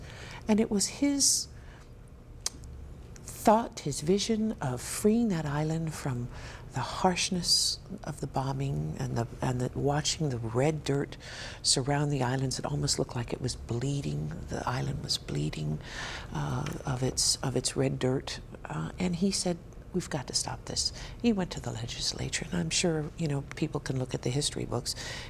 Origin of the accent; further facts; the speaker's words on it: Foster Village, Hawaii, United States; now in Hilo, United States; I grew up on Oahu in a rural area right across from Radford High School in a little village called Foster Village.